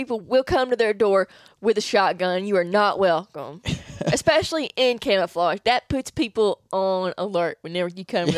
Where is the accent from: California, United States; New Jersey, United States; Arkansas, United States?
Arkansas, United States; I said, hey, you know, I'm from Arkansas.